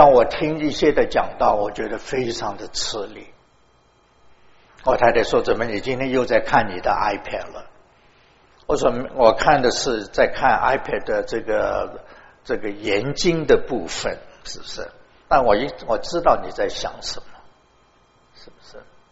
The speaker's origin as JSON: {"language": "Chinese", "country": "China", "said": "特别是我们中国人，我们做传道人的、做牧师的，也会蛮喜欢收集不同的学位"}